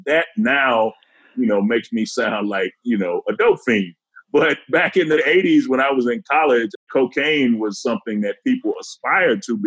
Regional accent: Detroit, Michigan, United States; I'm from Detroit, and maybe the most visible component of that was the car you drove, because it became a status symbol in Black communities.

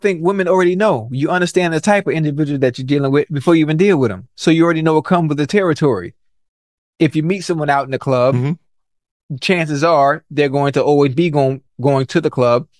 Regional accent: Miami, Florida, United States; Now, I'm from Miami. Yeah. I'm from Miami.

